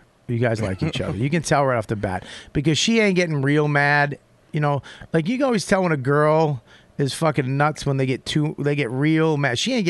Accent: Boston, Massachusetts, United States; I was, look, man, I'm from Boston. I was fucking scared.

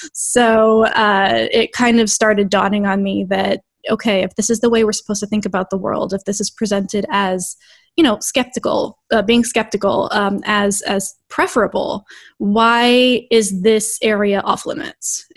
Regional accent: Gettysburg, Pennsylvania, United States; Well, I'm from Gettysburg, Pennsylvania, originally. Grew up there, homeschooled, Christian conservative household, oldest of six kids.

